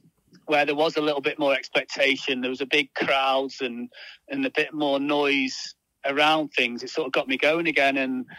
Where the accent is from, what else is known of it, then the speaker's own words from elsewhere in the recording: Exeter, South West England, United Kingdom; So I grew up in Devon, so I grew up in Exeter, so obviously it's not as random as it sounds to be going all the way down to the other end of the country.